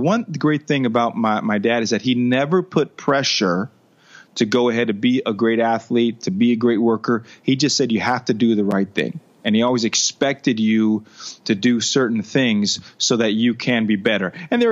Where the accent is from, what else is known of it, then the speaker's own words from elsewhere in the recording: Los Angeles, California, United States; Yeah, so I grew up in Los Angeles. I have one younger sister, but there's 10 of us. So my mom had had 8 kids in the Philippines.